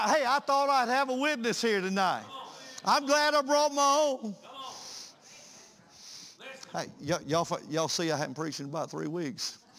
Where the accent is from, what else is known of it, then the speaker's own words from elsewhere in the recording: Buford, Georgia, United States; Hey, I'm not from Buford. I am Buford. That's a whole different ball game right there. The place where I was born and raised, you look through the back door of our house, and as the leaves are off the trees, I can see the back of the high school.